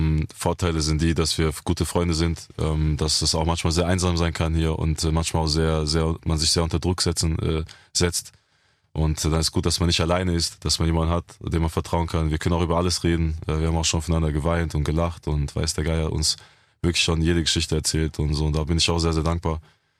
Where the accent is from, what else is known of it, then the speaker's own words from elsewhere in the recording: Speyer, Rhineland-Palatinate, Germany; Ja, ich bin in Speyer aufgewachsen